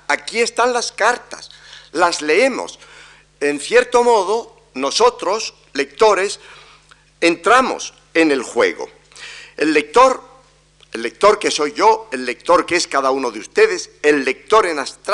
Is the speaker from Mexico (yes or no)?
no; Spain; los ingleses son gente más aficionada a escribir carta de lo que lo somos los españoles.